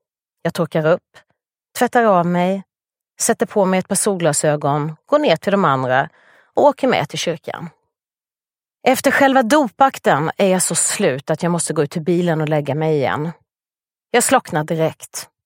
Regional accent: Hommantorp, Småland, Sweden; jag växte upp i Hommantorp. En bruksort i de småländska skogarna.

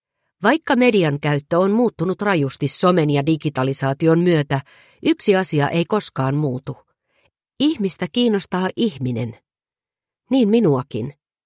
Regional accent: Raahe, North Ostrobothnia, Finland; also born or lived in Oulu; Ei lapsuuteni Raahessa ja Oulussa olisi muuten pärjännyt.

